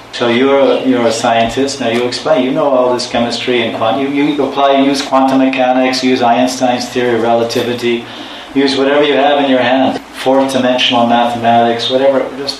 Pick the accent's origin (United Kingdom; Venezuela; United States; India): India; Not mine. I'm Indian. We accept it. We believe it.